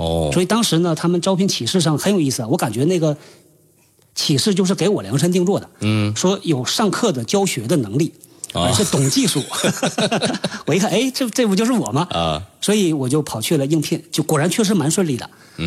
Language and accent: Chinese; Northeast China, China; 是学师范的，我的母校呢是东北师范大学，在长春，在吉林省，所以我也是个东北人。